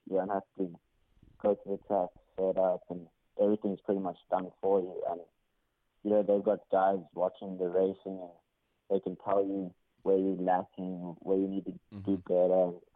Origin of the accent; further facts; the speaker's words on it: South Africa; now in United States; It's been really hard for me and my family. America is a lot different to back at home